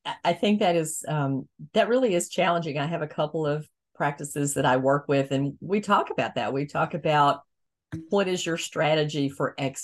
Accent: the South, United States; accent: Southern; So our challenge today, Craig, is between my Southern accent and your Australian accent

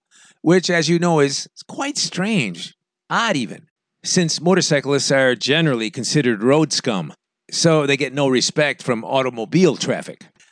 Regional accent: California, United States; now in Guatemala; I'm from California, and I grew up on motorcycles, so I'm extremely comfortable on them.

